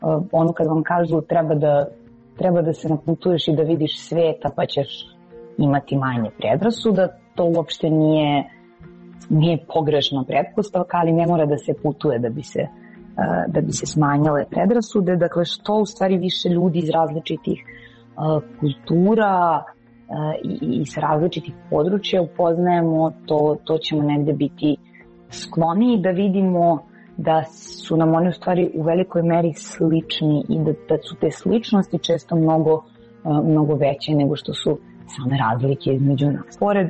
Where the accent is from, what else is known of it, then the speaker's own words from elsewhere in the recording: Serbia; ja sam Srpkinja